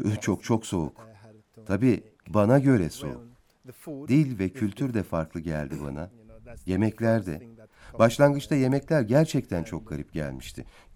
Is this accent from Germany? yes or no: no; Jamaica; Turkish is a second language; hemen soruyorlar, "Nerelisin?" diye. "Jamaikalıyım" deyince şaşırıyorlar.